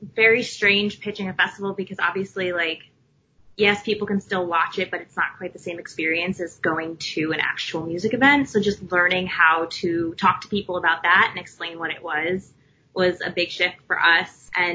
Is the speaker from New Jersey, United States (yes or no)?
yes; New Jersey, United States; My story isn't all that exciting. I'm from New Jersey. I went to school in New York City.